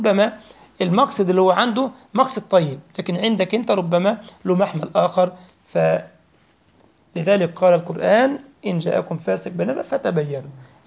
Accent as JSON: {"language": "Arabic", "country": "Egypt", "moved": "as an adult", "lives_now": "Saarbrücken, Germany", "said": "تسمع مني بعض الألفاظ، أنا مصري مثلا، حضرتك مغربي وجزائري وسوري"}